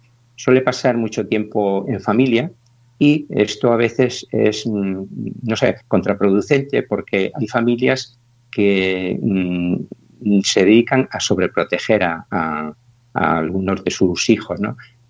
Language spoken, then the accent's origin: Spanish; Cantabria, Spain; moved away as an adult; now in Galicia, Spain; Aunque yo soy de Cantabria, pues vivo, llevo aquí ya más de 30 años